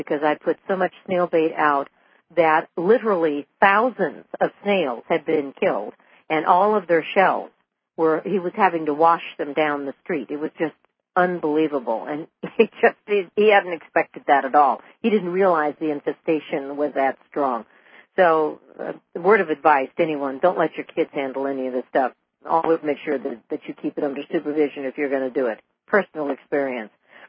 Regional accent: Los Angeles, California, United States; And again, I was in California. I grew up there. I grew up in the Los Angeles area.

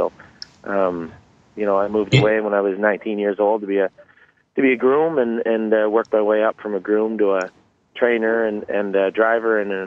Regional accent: Prince Edward Island, Canada; I was born and raised in Prince Edward Island, and my father and my mother had a hobby farm

